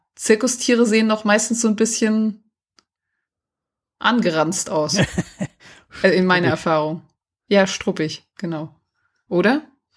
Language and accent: German; Bavaria, Germany; einer meiner Facebook-Freunde, der aus meinem Heimatdorf kommt, also bei Aschaffenburg